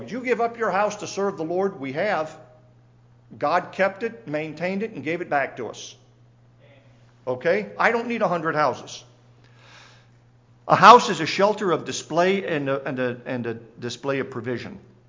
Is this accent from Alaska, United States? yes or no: yes; Alaska, United States; I was born and raised in Alaska in the 1970s and 80s.